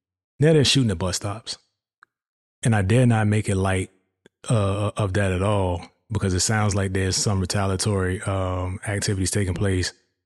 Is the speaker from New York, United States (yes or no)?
no; Hampton, Virginia, United States; I'm from, for those that don't know, I'm from Hampton, Virginia. Home of some legends, the whole 757 area